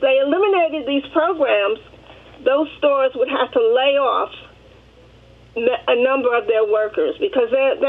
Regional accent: New York City, New York, United States; I grew up in Harlem, which is a mixed income area. We have people on welfare living there, and we had lawyers living there, or have.

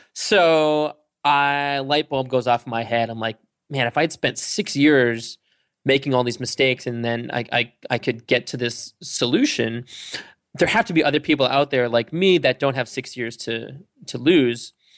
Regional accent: Massachusetts, United States; I grew up in Massachusetts. And as a young kid, I kind of lived a dual existence of a kid that loved video games.

